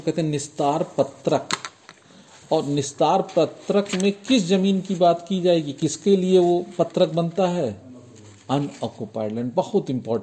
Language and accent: Hindi; Gorakhpur, Uttar Pradesh, India; उसको घामड़ कहते हैं ना हमारे साइड में ना, हम मूलतः गोरखपुर के हैं